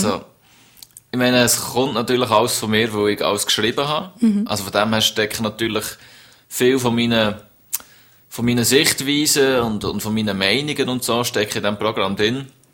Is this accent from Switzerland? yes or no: yes; Bern, Switzerland; Und bei uns in Bern ist eben Ehrlichkeit tönt wie Ehrlichkeit. Und wir sagen eben nicht Kate, sondern Kreid.